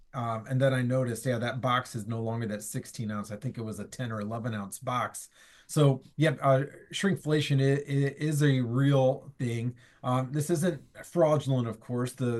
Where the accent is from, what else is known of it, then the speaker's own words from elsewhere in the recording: Ohio, United States; especially in my home state of Ohio.